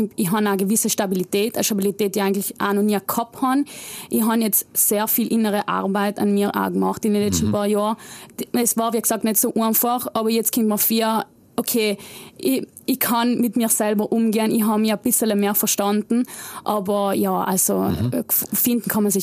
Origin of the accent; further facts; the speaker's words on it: Trentino-Alto Adige, Italy; Südtirol ist für mich meine Heimat und wo ich mich wohlfühle und wo meine Leute sind und wo meine Sprache ist.